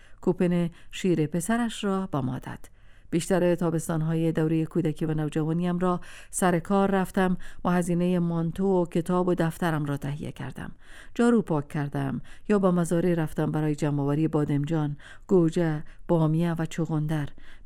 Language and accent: Persian; Afghanistan; also born or lived in Iran; چشم‌ها و لهجه‌ام داد می‌زد که افغانستانیم.